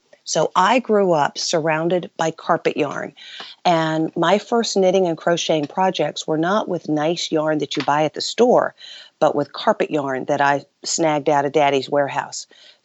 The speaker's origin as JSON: {"language": "English", "town": "Dalton", "region": "Georgia", "country": "United States", "tie": "born or raised there", "said": "I grew up in Dalton, Georgia, and most of your listeners probably haven't heard of Dalton, Georgia"}